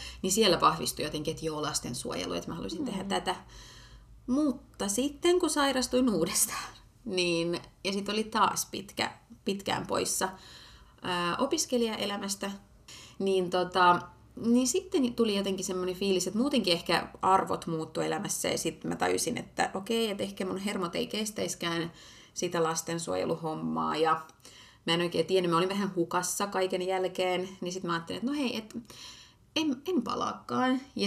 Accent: Ukraine; now in Finland; kun mä oon tosiaan Ukrainasta kotoisin

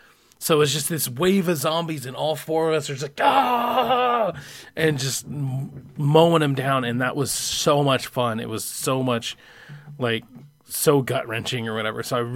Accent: Idaho, United States; I'm from Idaho.

